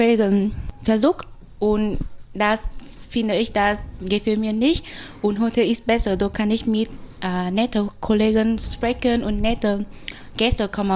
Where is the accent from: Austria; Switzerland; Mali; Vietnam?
Vietnam; German is a second language; now in Germany; ich komme aus Vietnam und ich bin aus Azubi in Hotel Zweite Heimat und ich bin auch 20 Jahre alt